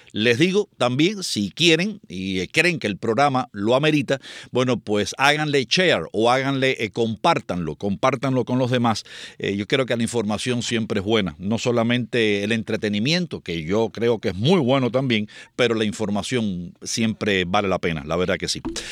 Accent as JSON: {"language": "Spanish", "country": "Cuba", "moved": "yes", "said": "¿Cuántas veces yo tuve que cargar agua hace 40 años que me fui de Cuba, Dios mío?"}